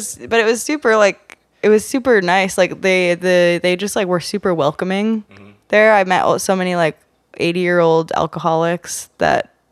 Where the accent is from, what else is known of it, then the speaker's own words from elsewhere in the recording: New York, United States; I'm from New York. Okay. I was born in Soho. We got evicted when I was like 5.